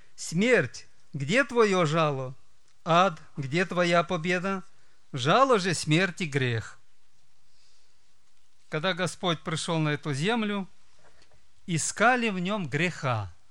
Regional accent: Moldova; братья и сестры, я из Молдавии

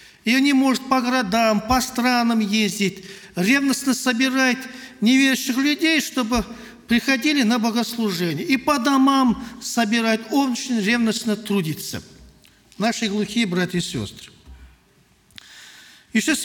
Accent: Kazakhstan; мы, казахи любят бешпармачить, мясо кушать.

